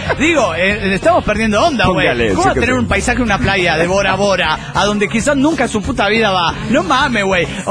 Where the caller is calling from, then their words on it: Michoacán, Mexico; Hola amigos … de Marilla Michoacán, México.